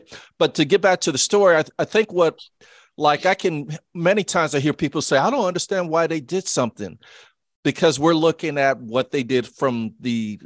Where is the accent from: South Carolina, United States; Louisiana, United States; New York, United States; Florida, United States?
Louisiana, United States; New Orleans; I'm from New Orleans. I can't help it.